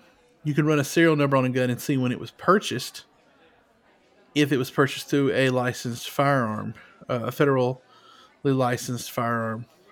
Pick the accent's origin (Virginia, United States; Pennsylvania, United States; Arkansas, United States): Arkansas, United States; See, I grew up in Arkansas. Now, you're from Texas, right?